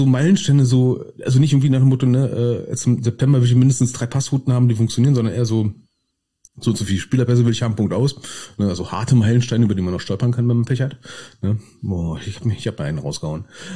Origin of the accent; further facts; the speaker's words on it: Berlin, Germany; als Berliner findet man den Namen schon per se geil.